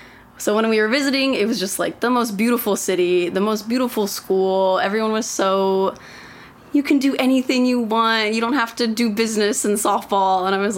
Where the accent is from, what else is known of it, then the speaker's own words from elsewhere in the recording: Oklahoma City, Oklahoma, United States; I am from Oklahoma City, Oklahoma. The wonderful Midwestern, the most Midwestern city in the world, where absolutely nothing happens.